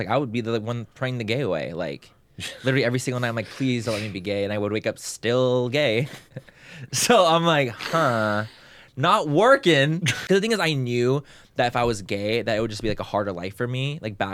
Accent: San Diego, California, United States; I'm from San Diego.

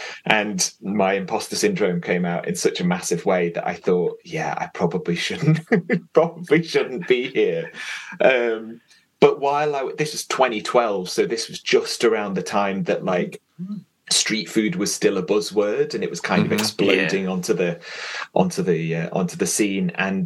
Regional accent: Liverpool, North West England, United Kingdom; also born or lived in St Helens; So I was born and raised in Liverpool. And when I was about 10, I think it was, we moved just, it felt like we were moving to the countryside, but it was about 20 minutes out of Liverpool

